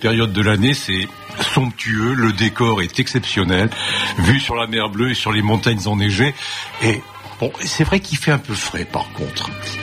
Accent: Toulouse, Occitanie, France; now in Calvi, France; Je suis toulousain d'origine savoyarde.

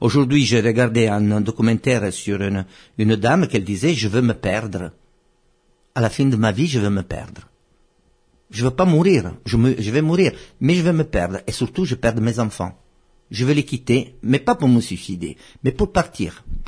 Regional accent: Italy; now in Corsica, France; Non, au début, je suis italien, hein.

